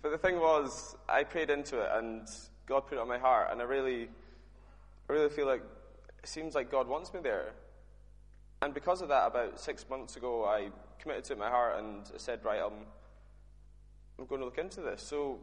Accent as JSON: {"language": "English", "town": "Skye", "region": "Scotland", "country": "United Kingdom", "said": "Originally, I started my nursing course. I moved from Skye, and in my third year of uni, I looked into Christ."}